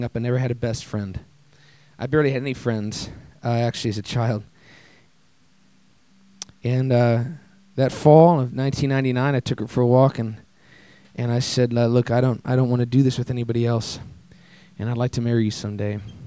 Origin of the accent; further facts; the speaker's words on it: Minneapolis, Minnesota, United States; and for those of you that don't know me, I'm from Minneapolis.